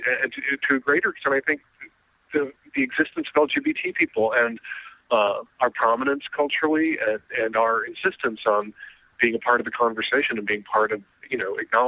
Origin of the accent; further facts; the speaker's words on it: Chicago, Illinois, United States; They asked him if he and I would like to talk about our experiences growing up in Chicago in relationship to the play and our experiences with being bullied.